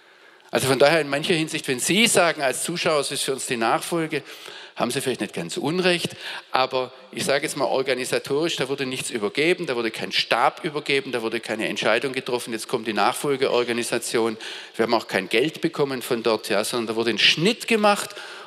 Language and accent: German; Pforzheim, Baden-Württemberg, Germany; Wir kommen alle aus der Pforzheimer Gegend